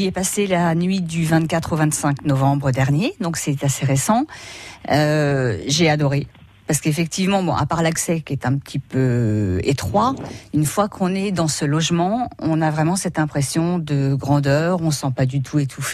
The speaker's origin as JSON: {"language": "French", "town": "Nantes", "region": "Pays de la Loire", "country": "France", "tie": "born there", "said": "Je suis nantaise, j'habite pas à Nantes, mais je suis nantaise de naissance."}